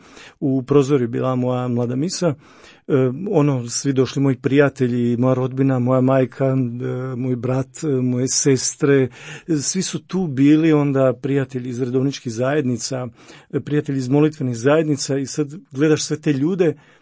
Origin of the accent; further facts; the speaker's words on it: Slavonia, Croatia; iako potičem iz Slavonije